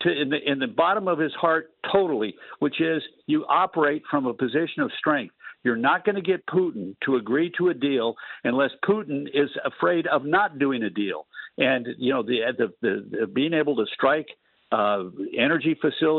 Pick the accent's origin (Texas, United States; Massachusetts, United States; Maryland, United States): Texas, United States; I'm a Texan. We don't wear cologne.